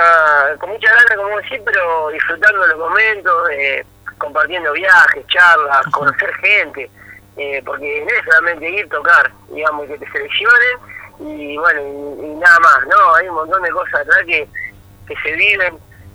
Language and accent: Spanish; Rawson, Buenos Aires Province, Argentina; No, no, yo soy de Rawson